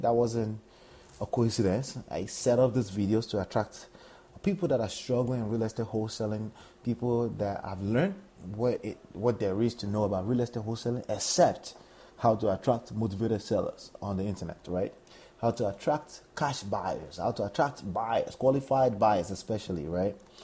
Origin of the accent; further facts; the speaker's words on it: New Jersey, United States; when it comes to New Jersey, because that's my home state.